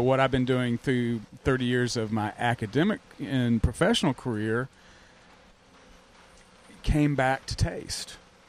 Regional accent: Alabama, United States; But even before then, growing up in Alabama, son of a mother who was an Iowa farmer in the Depression, always had a garden

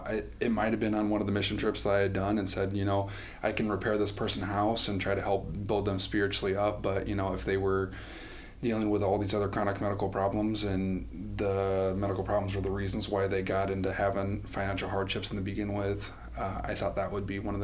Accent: Indianola, Iowa, United States; I'm from Indianola, Iowa.

